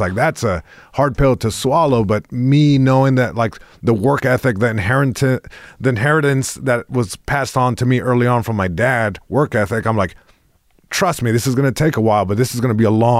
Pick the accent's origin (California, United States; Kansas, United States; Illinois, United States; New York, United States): California, United States; Long Beach; first language Spanish; English is a second language; It's also interesting because even though I was born here in Long Beach, born and raised